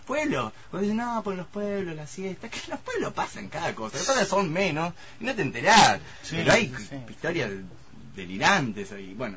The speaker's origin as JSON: {"language": "Spanish", "town": "La Plata", "region": "Buenos Aires Province", "country": "Argentina", "said": "yo digo que soy bonaerense, o él, digamos, no, pero vos naciste en La Plata"}